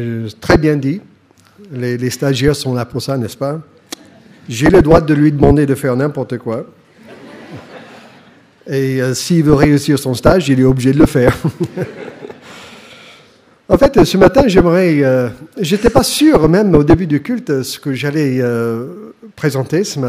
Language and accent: French; United States; French is a second language; now in France; Et cet accent n'est pas quelque chose que j'essaie de dire, de faire, mais c'est parce que je suis américain.